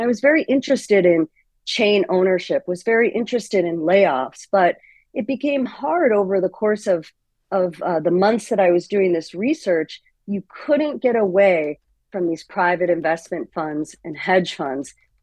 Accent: Hartford, Connecticut, United States; Tribune, which owns my hometown paper, the Hartford Current

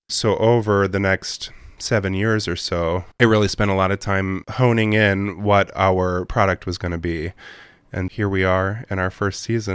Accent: Fort Wayne, Indiana, United States; also born or lived in New York; I'm from Fort Wayne, and I'm a product of the Fort Wayne theater community. I grew up on the stages of the Civic Theater and First Pres, and I attended Ball State University as a theater major.

